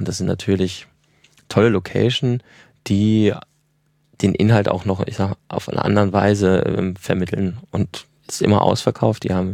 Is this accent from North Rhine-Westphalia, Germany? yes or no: yes; North Rhine-Westphalia, Germany; ich komme aus dem Ruhrgebiet